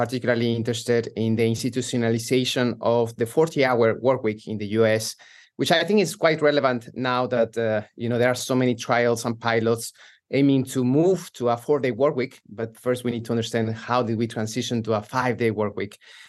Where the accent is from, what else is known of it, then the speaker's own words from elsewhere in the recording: Mexico City, Mexico; So I'm originally from Mexico City.